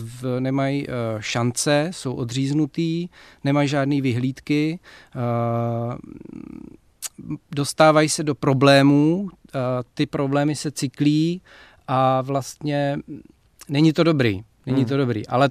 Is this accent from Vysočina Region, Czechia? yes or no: yes; Vysočina Region, Czechia; já pocházím z vesnice na Vysočině, kde žádný Romové nebyli. Chodil jsem na gympl v Bystřici nad Prštejnem, potom na vejšky v Praze